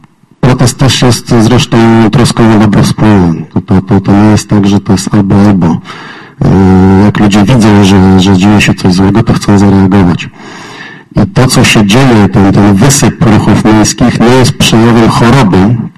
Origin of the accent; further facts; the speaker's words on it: Poznań, Greater Poland Voivodeship, Poland; My poznaniacy